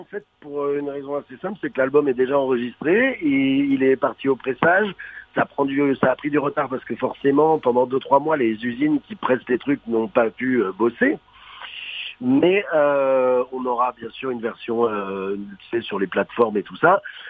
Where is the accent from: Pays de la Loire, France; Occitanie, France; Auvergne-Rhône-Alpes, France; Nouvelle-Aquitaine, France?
Pays de la Loire, France; Je suis natif de Vendée à la base, donc j'y allais quand j'étais gamin avec mes vieux.